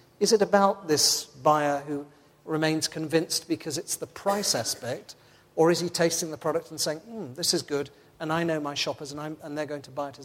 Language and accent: English; England, United Kingdom; I had to summon up all my diplomatic skills as an Englishman